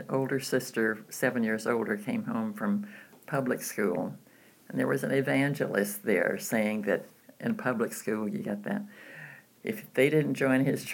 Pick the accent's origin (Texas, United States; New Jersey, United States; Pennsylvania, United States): Texas, United States; Austin; also born or lived in San Angelo; Then San Angelo for one, then to Austin where we live. My dad was there for 25 years. So my life growing up in Austin was shaped by church, the state government, and the University of Texas.